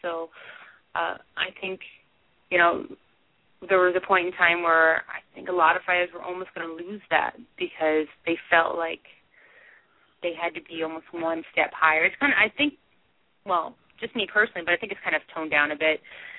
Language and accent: English; Canada; I was in Canada, I was in Winnipeg, which is not really my hometown, but I almost had that feeling of it being my hometown, you know, being Canadian.